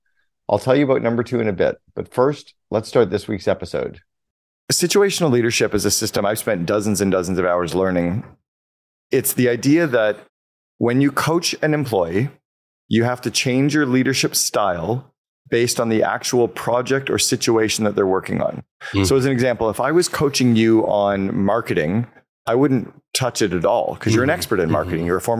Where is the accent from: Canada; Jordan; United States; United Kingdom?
Canada; I'm a Canadian kid trapped in an adult body.